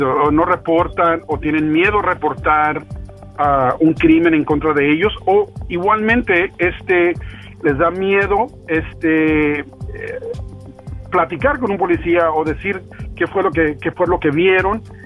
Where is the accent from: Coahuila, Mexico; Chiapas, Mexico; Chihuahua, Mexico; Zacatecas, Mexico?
Chihuahua, Mexico; Ciudad Juárez; also born or lived in El Paso; now in Dallas, United States; Soy de Chihuahua, Chihuahua. Nos emigramos a Ciudad Juárez, de donde nací y crecí hasta que fui a la escuela en El Paso, Texas. Y desgraciadamente nos andamos por acá, por en Dallas.